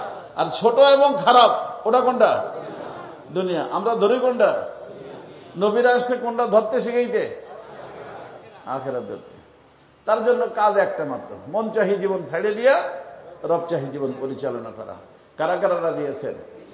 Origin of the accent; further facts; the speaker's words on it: Faridpur, Dhaka Division, Bangladesh; আমাদের ওই গ্রাম বাসা, আমার বাড়ি যে গ্রামে ফরিদপুরে